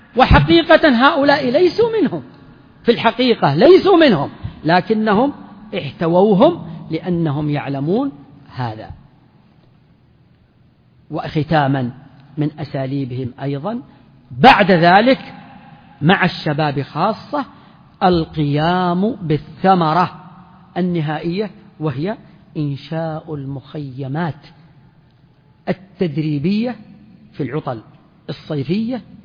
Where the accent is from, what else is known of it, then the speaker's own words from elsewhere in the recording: Jazan Province, Saudi Arabia; عندنا في جازان مثل